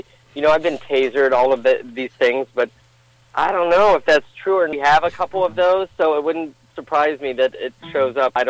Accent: Marion, Ohio, United States; now in Columbus, United States; I grew up in Marion, born in 78, graduated from Harding in 96.

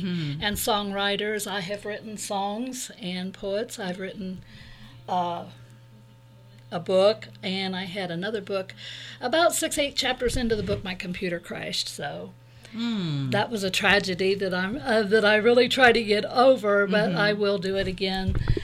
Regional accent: Michigan, United States; born there; Well, okay. I was born in Michigan. Yay, go Michigan.

